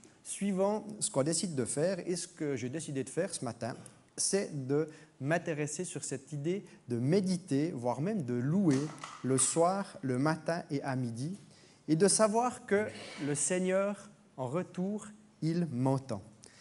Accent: Switzerland; Ce n'est pas seulement parce qu'on est suisse, mais parce qu'on est aussi avec ces besoins de rythme dans nos vies.

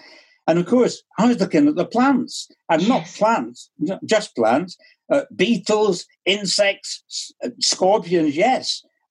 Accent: Bolton, North West England, United Kingdom; now in Preston, United Kingdom; You'll be here in Preston. It's not far from my hometown, Bolton.

